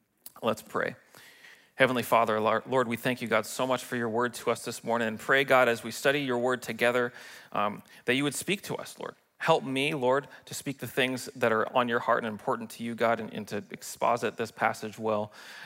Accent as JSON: {"language": "English", "town": "Spokane", "region": "Washington", "country": "United States", "said": "You know, as an American, as a Washingtonian, as a Spokaneite, I realize the importance of being involved as a citizen."}